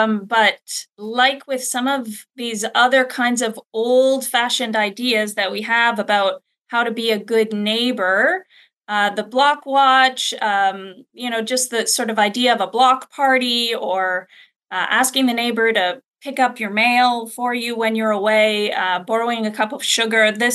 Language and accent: English; Ontario, Canada; now in Vancouver, Canada; And, you know, I'm based in Vancouver. I grew up in Ontario